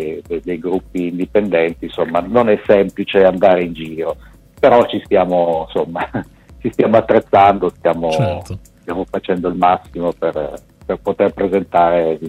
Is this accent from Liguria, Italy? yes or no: no; Turin, Piedmont, Italy; Noi siamo di Torino